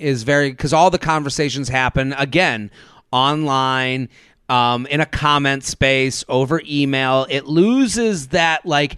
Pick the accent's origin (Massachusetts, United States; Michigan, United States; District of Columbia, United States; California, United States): Massachusetts, United States; Boston; moved away as an adult; now in New York, United States; Like, I'm from Boston. Right. I've lived here since 2007.